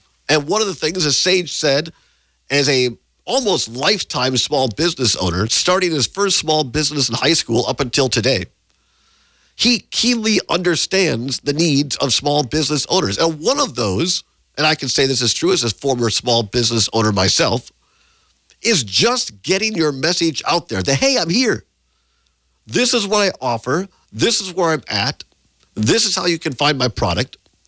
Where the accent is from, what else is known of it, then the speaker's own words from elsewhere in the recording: Richland Center, Wisconsin, United States; You can't find a better example than my hometown radio station, WRCO, WRCE in Richland Center, where I started, where I worked for 17 years